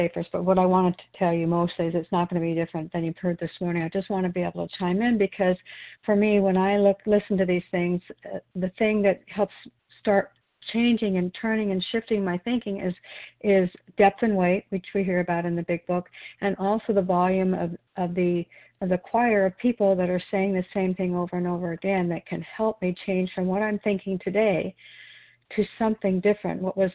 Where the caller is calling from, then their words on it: Wilsonville, Oregon, United States; I'm a recovered compulsive overeater, and I'm calling in from Wilsonville, Oregon.